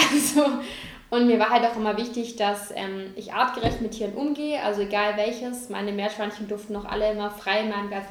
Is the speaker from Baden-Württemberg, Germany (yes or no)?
yes; Stuttgart, Baden-Württemberg, Germany; Ich komme aus Stuttgart, genau, und bin auch immer wieder mal im Stuttgarter Raum umgezogen, aber da komme ich ursprünglich her